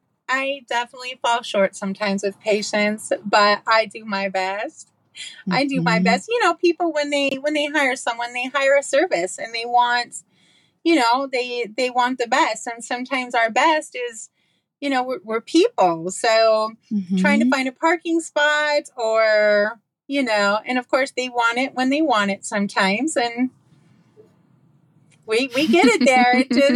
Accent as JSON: {"language": "English", "region": "Montana", "country": "United States", "tie": "born or raised there", "also_born_or_lived": "Southern California", "moved": "as an adult", "said": "I was born and raised in Montana. And then I moved to Southern California after I graduated high school."}